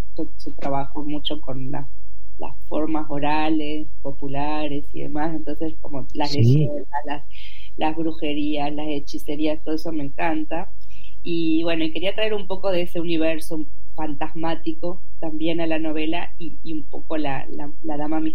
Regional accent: Entre Ríos, Argentina; Yo soy de Entre Ríos, y esta es una leyenda del litoral

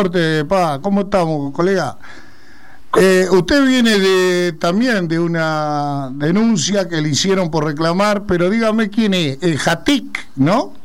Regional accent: Argentina; Yo soy argentino, soy patriota y estoy bajo bandera.

